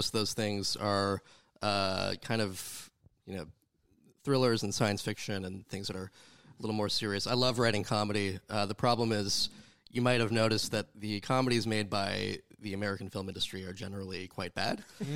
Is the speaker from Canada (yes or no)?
yes; Canada; now in Australia; because I am Canadian